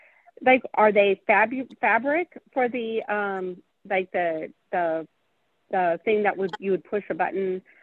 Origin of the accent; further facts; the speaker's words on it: California, United States; I'm from California.